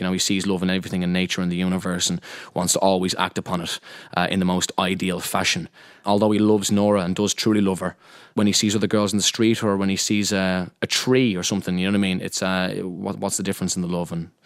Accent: Dublin, Leinster, Ireland; I'm from Ranelagh in Dublin. The primary school that I went to there is called Ranelagh Multi-Denominational School

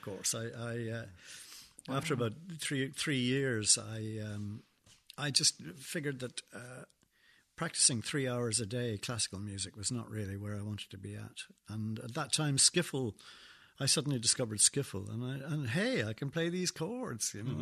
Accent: London, United Kingdom; born there; I was born in London.

